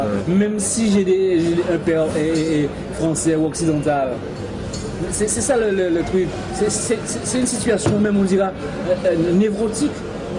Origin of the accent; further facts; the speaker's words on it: Guadeloupe; Je suis Guadeloupéen parce que je suis né sur une terre qui a une histoire bien précise.